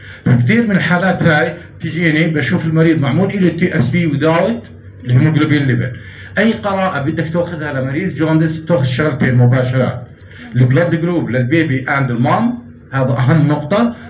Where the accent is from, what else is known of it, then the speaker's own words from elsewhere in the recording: Jordan; it's very common عندنا بالأردن